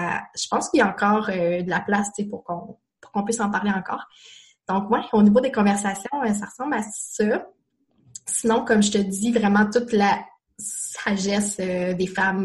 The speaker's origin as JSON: {"language": "French", "region": "New Brunswick", "country": "Canada", "tie": "born there", "said": "moi je suis née au Nouveau-Brunswick, donc elle est née dans ma ville natale"}